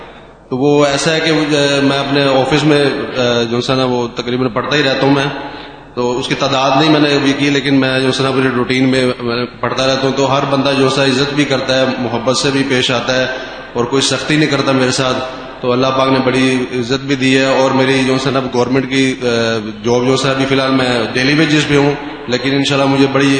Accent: Lahore, Punjab, Pakistan; میں green town Lahore سے ہوں.

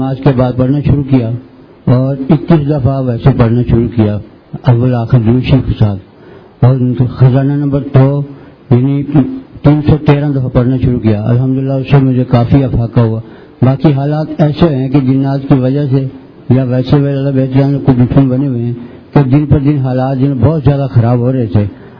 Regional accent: Sheikhupura, Punjab, Pakistan; میں ضلع شیخپورہ سے آیا ہوں, کوٹ پنجاب سے. تین چار مہینہ ڈیڑھ ہو گیا آتے ہوئے

